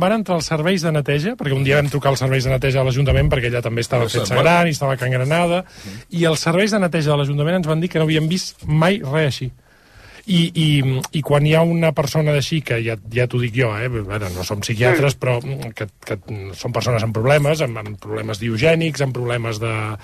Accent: Barcelona, Catalonia, Spain; A la finca on jo vaig créixer petit, a la Rambla de Catalunya

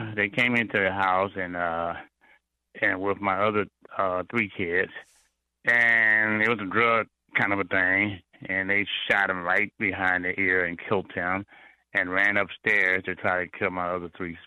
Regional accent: the South, United States; I'm from the South Jim Crow area, and I was able to put everything behind me

